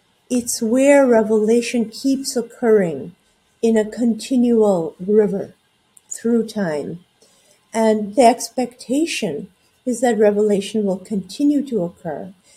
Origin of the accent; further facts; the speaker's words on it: Quebec, Canada; I grew up in Canada, in French Canada, and that space, the wilderness there, was sacred to me.